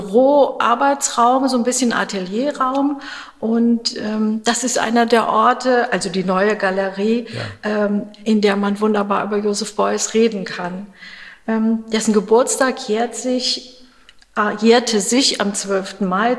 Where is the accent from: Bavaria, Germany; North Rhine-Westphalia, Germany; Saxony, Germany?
North Rhine-Westphalia, Germany; ich komme ja aus der Nähe von Bonn